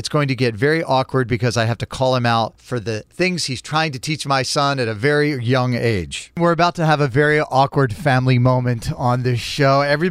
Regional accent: Florida, United States; Yeah, no, I grew up in Florida. I totally understand it.

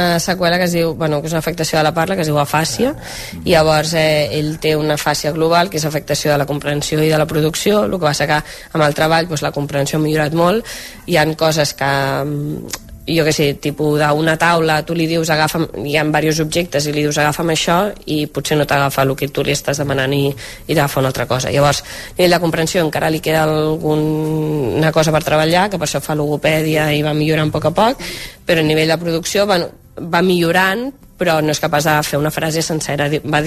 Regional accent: Barcelona, Catalonia, Spain; els dos som de Barcelona, el Roger de la Verneda, jo d'aquí de Gràcia, de tota la vida

